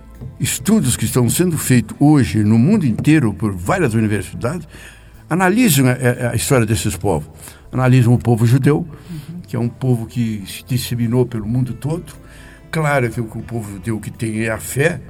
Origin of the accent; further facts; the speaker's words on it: Caxias, Brazil; eu tenho 80 anos, quando eu tinha 10, lá em Caxias, que é onde eu nasci